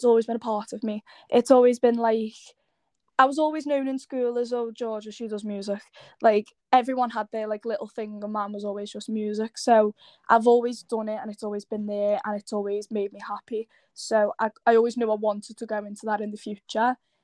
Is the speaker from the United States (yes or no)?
no; Liverpool, North West England, United Kingdom; I'm a musician from Liverpool.